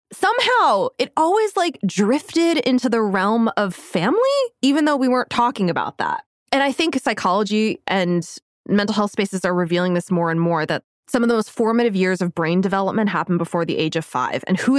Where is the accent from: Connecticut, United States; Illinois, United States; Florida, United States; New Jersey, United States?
Connecticut, United States; Fairfield; as I grew up in Fairfield, Connecticut, that's my hometown.